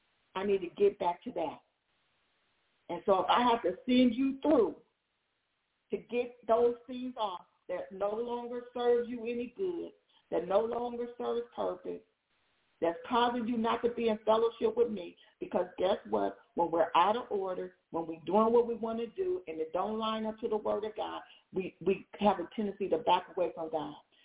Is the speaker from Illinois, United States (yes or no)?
no; California, United States; and this is very familiar to me because I am a Californian, and we know that California is known for its wildfires.